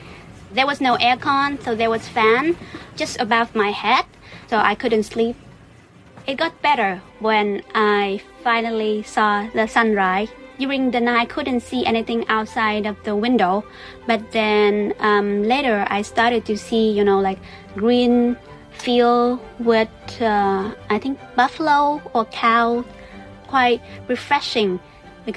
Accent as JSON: {"language": "English", "region": "Central Vietnam", "country": "Vietnam", "tie": "born or raised there", "second_language": "English", "lives_now": "Ho Chi Minh City, Vietnam", "said": "then I go back to my hometown in the central of Vietnam by the train."}